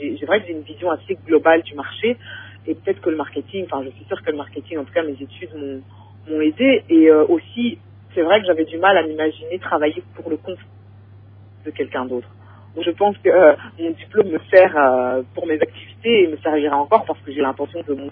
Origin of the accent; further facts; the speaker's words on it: Brussels, Brussels-Capital Region, Belgium; born there; ma mère est danseuse traditionnelle antillaise. Et donc, moi, je suis née en Belgique, à Bruxelles.